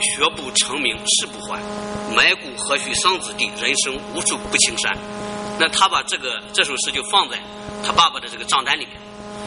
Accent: Shandong, China; 我是在中国的农村长大的，我们家里面那时候非常的贫穷，但是呢，对我挑战最大的是我从农村山东的农村到厦门大学去上学。

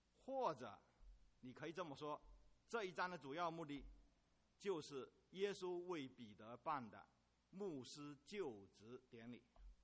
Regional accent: China; now in United States; 虽然我们中国人到美国来

